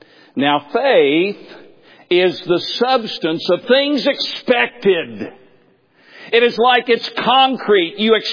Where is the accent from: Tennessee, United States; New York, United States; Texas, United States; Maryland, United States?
Tennessee, United States; I grew up in East Tennessee, and we still, because of the isolation of the mountains, we still have a lot of old English Elizabethan expressions.